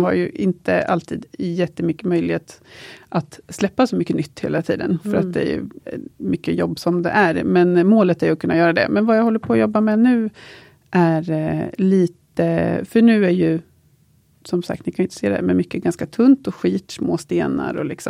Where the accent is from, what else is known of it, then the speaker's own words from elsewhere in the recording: Östergötland, Sweden; now in Stockholm, Sweden; Passande, jag kommer ju från Östergötland, så.